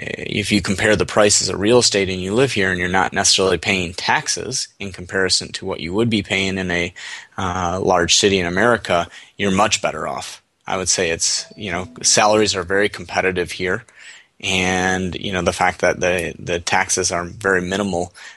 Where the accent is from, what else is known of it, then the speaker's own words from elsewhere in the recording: Michigan, United States; also born or lived in Chicago; Well, you know, like I said, I grew up in Michigan, so you know, Michigan is going to be very, very, in my opinion, lower cost of living, heart of the Midwest.